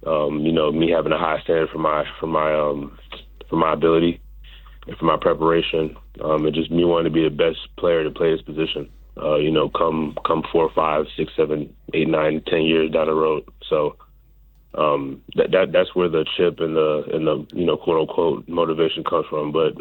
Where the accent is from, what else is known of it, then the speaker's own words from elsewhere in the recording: Florida, United States; I'm from South Florida. So, I'm like about 30 minutes away from, Miami